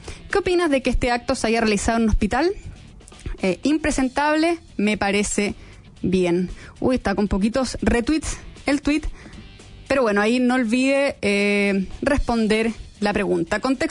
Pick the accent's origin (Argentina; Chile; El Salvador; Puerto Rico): Chile; ¿por qué como buenos chilenos dejamos lo más importante para el final?